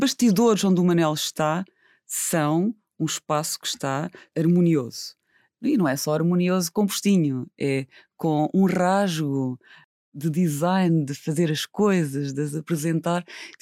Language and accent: Portuguese; Algarve, Portugal; Eu nasci e cresci na Serra do Caldeirão. A Serra do Caldeirão, sendo... O Algarve não é grande, não é?